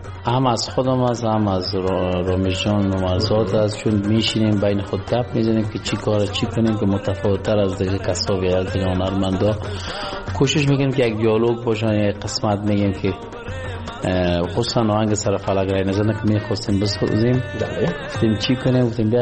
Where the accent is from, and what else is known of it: Afghanistan